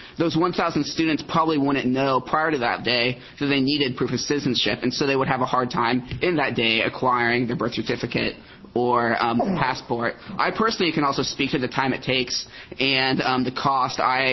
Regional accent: Beaverton, Oregon, United States; now in Portland, United States; I went to high school at Beaverton High School in Beaverton, and I actually live in North Portland now, though.

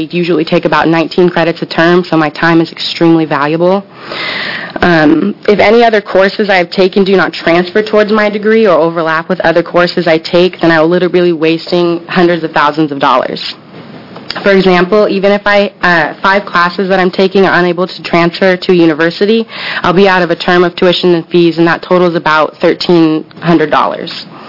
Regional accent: Portland, Oregon, United States; I'm a born and raised Oregonian. I grew up in Northeast Portland in the Park Rose District

